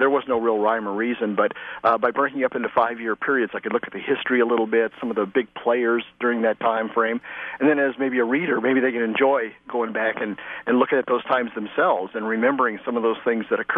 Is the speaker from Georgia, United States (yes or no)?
no; Kansas City, Missouri, United States; born there; Actually, I was born in Kansas City, Missouri.